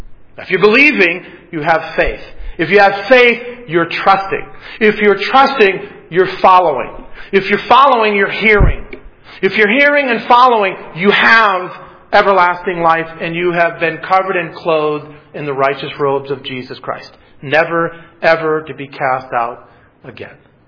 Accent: Detroit, Michigan, United States; I grew up in Detroit. I played football with guys that were black.

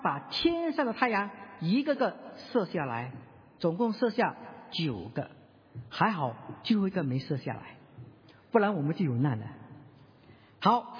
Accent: Singapore; 但是我老家新加坡一天都没有。

